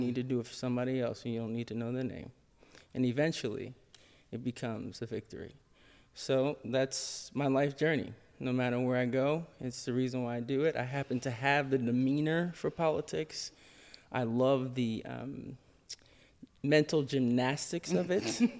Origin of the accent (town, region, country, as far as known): Harlem, New York, United States; born or raised there